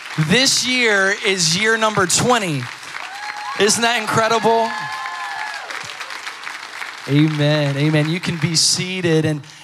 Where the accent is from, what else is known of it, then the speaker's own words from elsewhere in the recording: Delwood, Florida, United States; And we're all from Delwood, Florida. And man, it is, if you look too quick, you're gonna miss it.